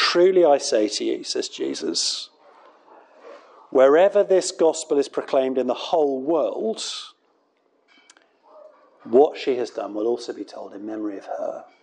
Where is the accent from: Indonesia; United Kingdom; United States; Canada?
United Kingdom; I mean, I know that if we're British, we probably don't do big emotions